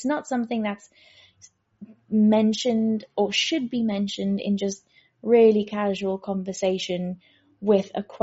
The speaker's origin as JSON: {"language": "English", "country": "South Africa", "said": "I'm from South Africa."}